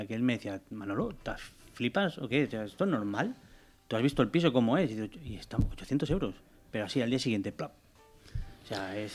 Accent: Llíria, Valencian Community, Spain; yo soy de Liria

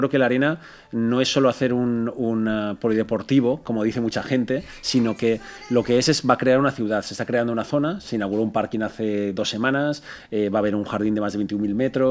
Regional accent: Valencian Community, Spain; somos valencianos y tenemos que cuidarlo nuestro, lo valenciano.

